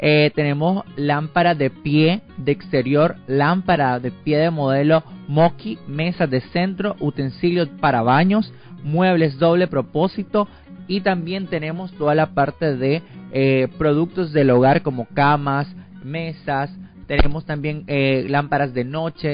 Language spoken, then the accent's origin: Spanish; Nicaragua; nosotros como ministerio y como familias nicaragüenses